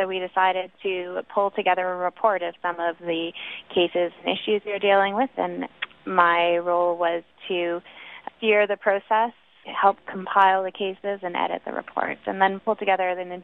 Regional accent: Canada; As a lawyer and a policy staff that works directly on policing and protest in Canada, my home country

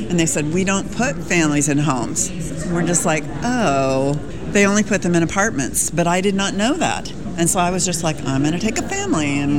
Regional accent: Saint Paul, Minnesota, United States; born there; also born or lived in California / Colorado / Indiana / Oklahoma; now in Oregon, United States; I was born in St. Paul, Minnesota, and then we lived in California, then we lived in Colorado, and then we lived in Indiana, and then we lived in Oklahoma, and then I moved here.

